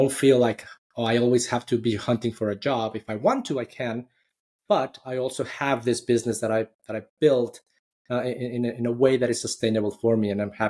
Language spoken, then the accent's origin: English; Mexico City, Mexico; Well, my journey really started in Mexico City. So I'm born and raised in Mexico City. I studied engineering there